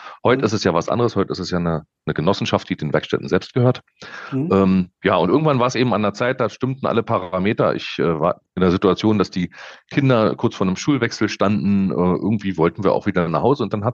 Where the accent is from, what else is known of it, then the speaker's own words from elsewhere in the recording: Berlin, Germany; Ich bin ursprünglich aus Berlin, bin auch in Berlin aufgewachsen